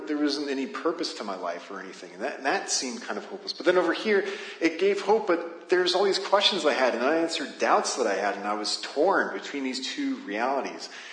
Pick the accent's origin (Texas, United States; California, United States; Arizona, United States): Arizona, United States; I'm from Arizona. I grew up there.